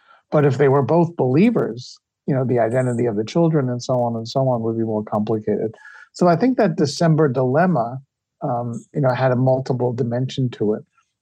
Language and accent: English; New York, United States; I was born in 1953. Growing up on Long Island, there were lots and lots of Jewish families that celebrated Christmas.